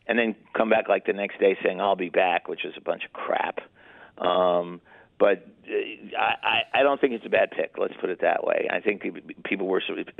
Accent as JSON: {"language": "English", "region": "New York", "country": "United States", "said": "Plus, I'm a New Yorker."}